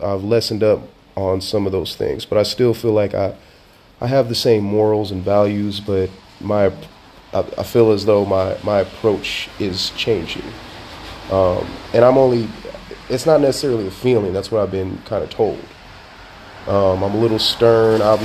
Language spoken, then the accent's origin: English; Sacramento, California, United States; as y'all know, I'm from Sac, from Sacramento.